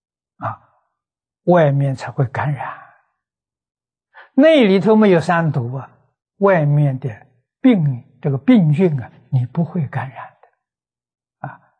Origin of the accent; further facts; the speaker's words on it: China; 我们中国人讲啊，幸福美满啊，充满了喜乐啊